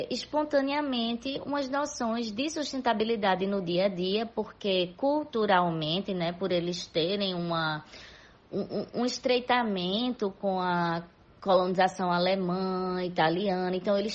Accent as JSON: {"language": "Portuguese", "region": "Northeast Region", "country": "Brazil", "tie": "born or raised there", "said": "Então eu pensei, poxa, eu posso trazer isso para minha terra."}